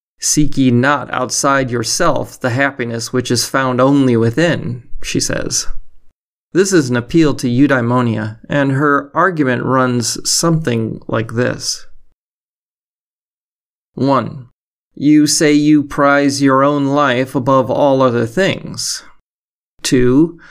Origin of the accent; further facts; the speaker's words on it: Midwest, United States; Growing up in the Midwest in the 70s and 80s, the chances of that happening were very low for me.